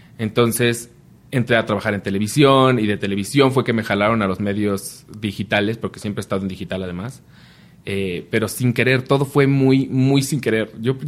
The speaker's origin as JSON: {"language": "Spanish", "region": "State of Mexico", "country": "Mexico", "tie": "born or raised there", "said": "O sea, puedo decir que crecí en Ciudad de México. Es Estado de México, pero es lo que le llaman zona metropolitana."}